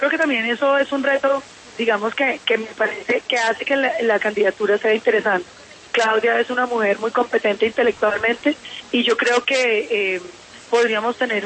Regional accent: Bogotá, Colombia; also born or lived in Popayán; Yo nací en Bogotá, hice la primaria en Bogotá, hice el bachillerato en Popayán, pero he mantenido también un estrechísimo vínculo con el Tolima.

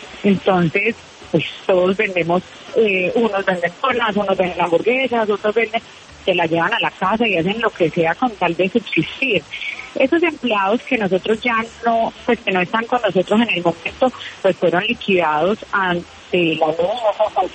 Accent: San Andrés, San Andrés and Providencia, Colombia; Yo no nací en San Andrés, pero me trajeron muy pequeña.

